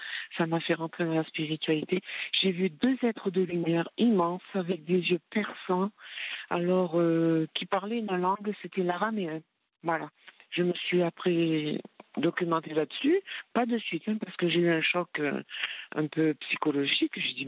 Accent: Provence-Alpes-Côte d'Azur, France; accent: southern; Bon, moi, j'ai un accent, je suis du sud, enfin du Vaucluse, voilà.

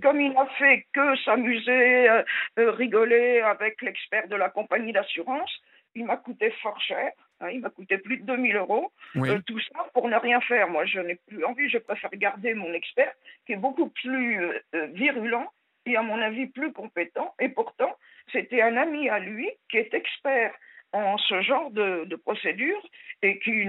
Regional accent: Lisieux, Normandy, France; Ah oui, moi je suis plus vers Lisieux.

